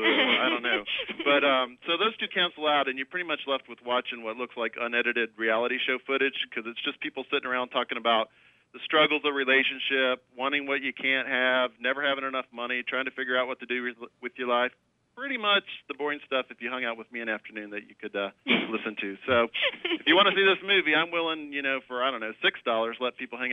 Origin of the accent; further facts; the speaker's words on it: Tennessee, United States; I'm from Tennessee. I can talk with you.